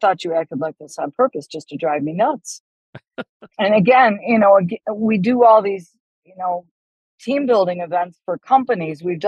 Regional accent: Buffalo, New York, United States; I'm from Buffalo and people from Buffalo know how to drink.

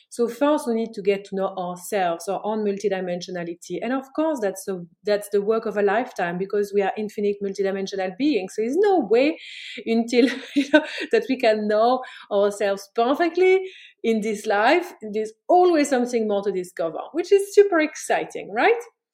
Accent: Belgium; So this is why I'm not going to Belgium, my home country, this year.

